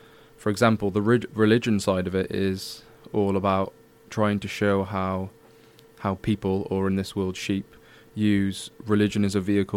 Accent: Wales, United Kingdom; I'm Welsh.

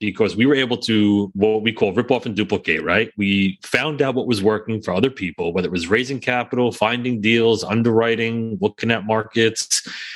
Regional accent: New York, United States; And I always joke, as a New Yorker, and Greg, a former New Yorker, right?

